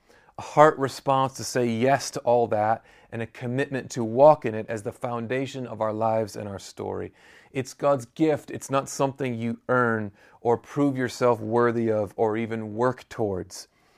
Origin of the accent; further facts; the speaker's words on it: Midwest, United States; And I grew up in the Midwest of America, and we're exactly the same way.